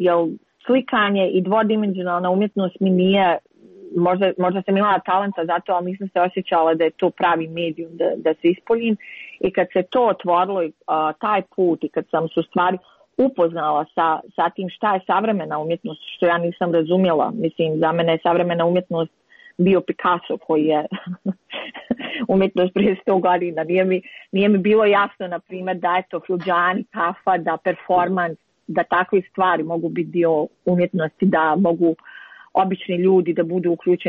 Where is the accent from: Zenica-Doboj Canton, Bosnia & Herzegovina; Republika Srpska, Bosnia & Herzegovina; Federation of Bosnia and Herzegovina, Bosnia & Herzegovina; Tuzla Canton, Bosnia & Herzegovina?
Republika Srpska, Bosnia & Herzegovina; Banja Luka; jer nisam iz Srebrenice, ali ja sam iz Bosne i Hercegovine i ono što je interesantno da nikad nisam napravila rad u Banja Luci.